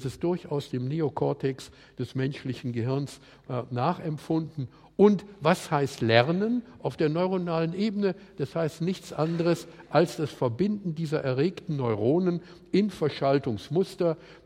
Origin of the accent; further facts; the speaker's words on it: Munich, Bavaria, Germany; ich komme ja aus München, Autostadt